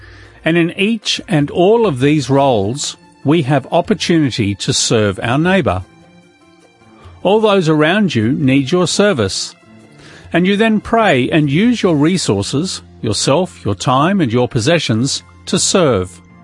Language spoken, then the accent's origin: English; Australia; accent: Australian; now in Great Britain; As you can hear from my voice, although I live in Great Britain, I am not from here. My Australian accent gives me away the moment I open my mouth. I live here